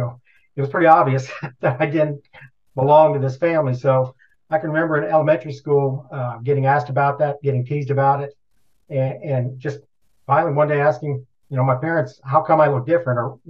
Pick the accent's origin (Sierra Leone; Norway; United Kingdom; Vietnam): Vietnam; now in United States; I would tell them when I was in elementary school, well, I'm from Vietnam.